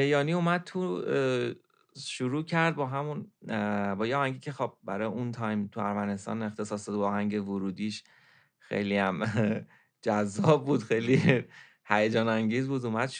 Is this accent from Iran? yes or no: yes; Iran; گفتیم آقا ما از ایران اومدیم